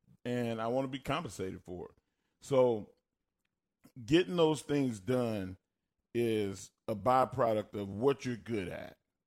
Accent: Texas, United States; accent: Texas country twang; I have a Texas country twang accent.

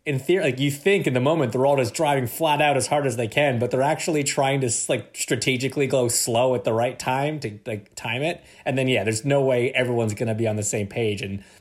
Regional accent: Canada; I'm Canadian.

